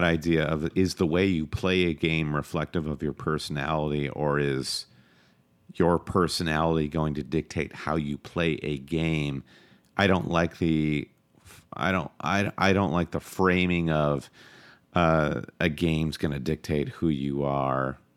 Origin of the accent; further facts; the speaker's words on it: United States; we are based in New York City. Proudly so. We're American carpetbaggers, but we do love this game.